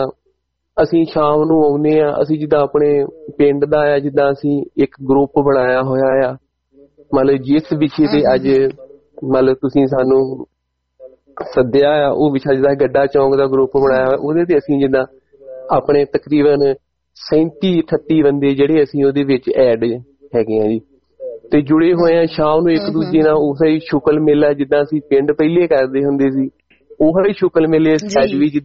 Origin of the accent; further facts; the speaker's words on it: Moonak Kalan, Punjab, India; now in Italy; ਪੰਜਾਬ ਦੇ ਵਿਚੋਂ ਭੈਣ ਜੀ ਮੈਂ, ਸਾਡਾ ਡਿਸਟ੍ਰਿਕਟ ਹੁਸ਼ਿਆਰਪੁਰ ਪੈਂਦਾ, ਪਿੰਡ ਮੂਨਕ ਕਲਾਂ ਪੈਂਦਾ ਆ। ਜੇ ਅਸੀਂ ਜਲੰਧਰ ਤੋਂ ਪਠਾਨਕੋਟ ਰੋਡ ਨੂੰ ਜਾਈਏ ਤੇ ਟਾਂਡਾ ਉੜ ਮੋੜ ਆਏਗਾ, ਉਹਦੇ ਦੇ ਨਾਲ ਹੀ ਮਤਲਬ 1.5 ਕਿਲੋਮੀਟਰ ਤੇ ਆਏਗਾ ਸਾਡਾ ਪਿੰਡ।